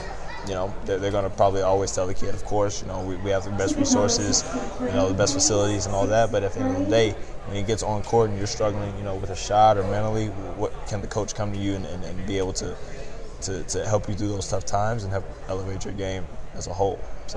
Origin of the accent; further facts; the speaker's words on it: Atlanta, Georgia, United States; I'm from Atlanta.